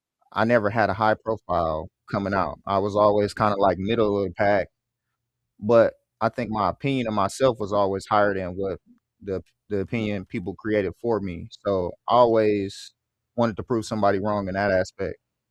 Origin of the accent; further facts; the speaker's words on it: Midwest, United States; No matter where you come from, growing up in the Midwest, playing guys who come from the South, Texas, Florida